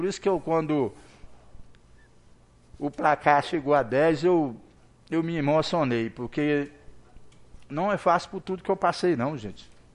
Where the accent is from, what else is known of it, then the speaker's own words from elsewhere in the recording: Bahia, Brazil; now in Formosa, Brazil; Eu, por exemplo, que vim da Bahia, com tanta dificuldade com minha irmã, com minha família